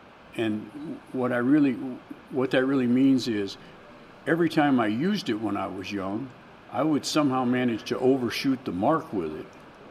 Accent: Van Nuys, California, United States; also born or lived in Santa Monica; I grew up down in this area. I was born in Santa Monica. And when I was seven, we moved to Van Nuys.

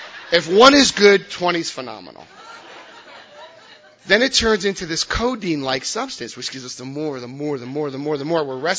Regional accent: Paterson, New Jersey, United States; I'm from Paterson, New Jersey. I just went to Florida, and I went like this, and I was like, that looks good.

